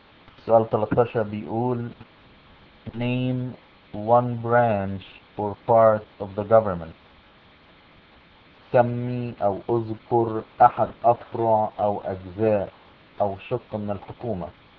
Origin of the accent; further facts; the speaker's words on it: Egypt; الكونجرس اللي هو زي البرلمان عندنا في مصر